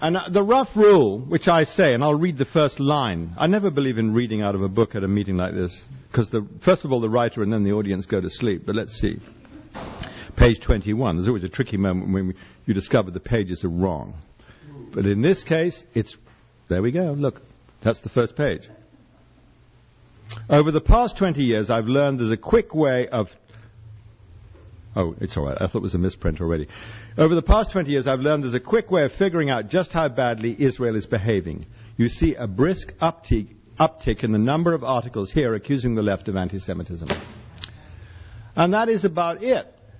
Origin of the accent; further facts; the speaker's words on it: Ireland; Growing up in Ireland, where, you know, there were no Palestinians and no Jews and no black people and just Irish people.